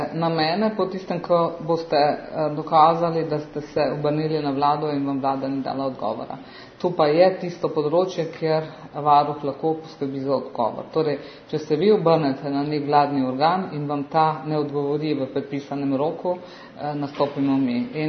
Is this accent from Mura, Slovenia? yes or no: yes; Mura, Slovenia; Jaz sama prihajam iz Prekmurja